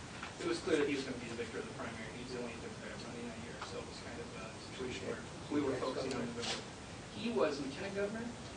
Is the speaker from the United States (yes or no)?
yes; Dayton, Ohio, United States; also born or lived in Alaska; Like I said, I've really tried to focus more on Ohio. This is my home. You know, after I moved back here from Alaska, I decided, you know, this is where I want to be